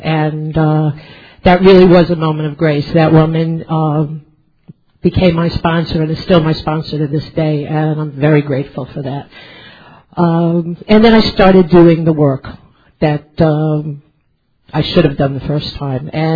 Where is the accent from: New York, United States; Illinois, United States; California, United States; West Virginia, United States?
New York, United States; I am an alcoholic. As Norm said, I am from New York, Area 49, Southeast New York. Great, greatest area. My home group is Potpourri in New York City.